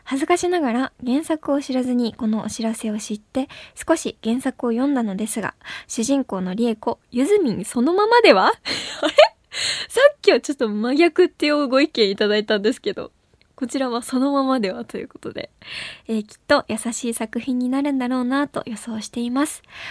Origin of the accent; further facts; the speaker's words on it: Wakayama, Japan; 和歌山人の私はもうすでに盛り上がっています